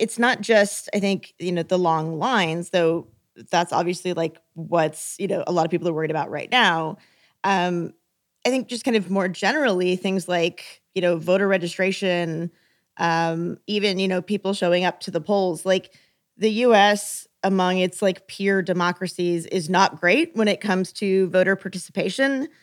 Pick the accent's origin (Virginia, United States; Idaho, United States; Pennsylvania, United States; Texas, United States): Texas, United States; As worldly listeners may remember, I'm from Texas. It is not super easy to vote there, especially depending on where you live.